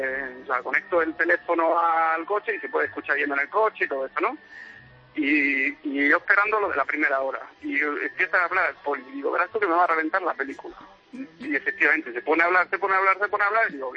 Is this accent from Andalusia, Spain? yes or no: yes; Alfacar, Andalusia, Spain; moved away; a todos mis colegas de Granada y la gente de mi pueblo, Alfacar, que se le echa mucho, mucho de menos a mi familia y demás